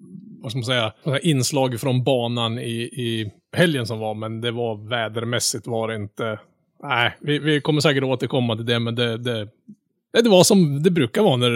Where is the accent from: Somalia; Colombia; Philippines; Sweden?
Sweden; Norrland; Ja, nej, även fast jag är norrlänning då. Jag utger mig för våra norrlänning.